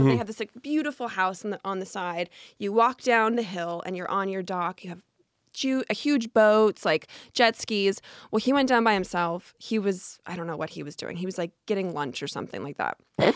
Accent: Arizona, United States; I'm from Arizona, but...

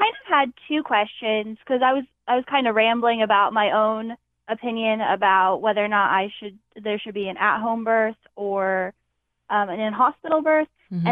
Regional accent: Indiana, United States; I'm from Indiana, so like I'm close to hospitals

